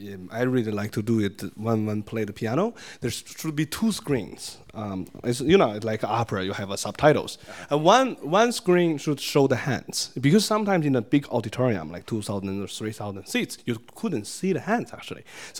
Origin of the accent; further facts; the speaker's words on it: China; Since I'm from China, I like to do some Chinese music